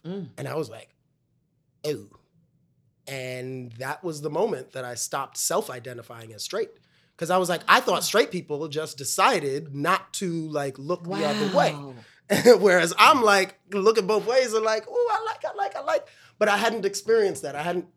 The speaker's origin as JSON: {"language": "English", "town": "Brooklyn", "region": "New York", "country": "United States", "tie": "born or raised there", "said": "But my family's from the West Indies. And so growing up, I grew up in going to a church in Brooklyn that was a very West Indian church."}